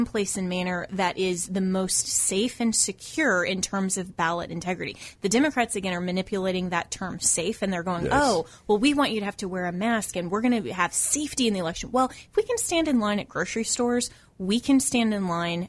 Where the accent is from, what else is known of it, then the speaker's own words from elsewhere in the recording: Colorado, United States; like my home state is still Colorado. That's my home state. I still will be voting there.